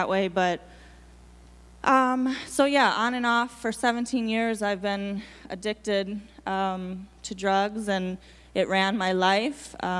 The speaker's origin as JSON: {"language": "English", "town": "Hudson", "region": "Wisconsin", "country": "United States", "said": "I'm from Hudson, so Minneapolis is right by there."}